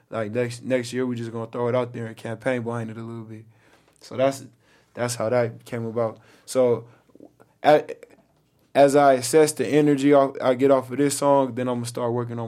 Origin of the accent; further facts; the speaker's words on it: Los Angeles, California, United States; I was born and raised out here. I was born on Kaiser on Cadillac in Venice.